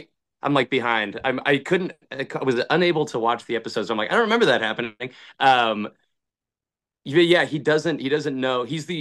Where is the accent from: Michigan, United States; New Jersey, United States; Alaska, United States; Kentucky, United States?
Alaska, United States; I came from Alaska and it was pouring down rain yesterday